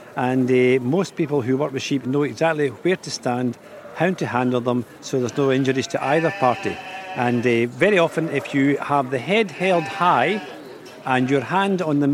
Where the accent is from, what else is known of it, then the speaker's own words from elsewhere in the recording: Lanark, Scotland, United Kingdom; from Lanark, and I am the current chairman of the Royal Highland Agricultural Society